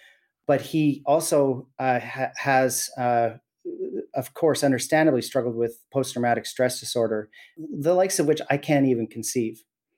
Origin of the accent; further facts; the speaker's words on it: Williams Lake, British Columbia, Canada; I was born and raised in Williams Lake.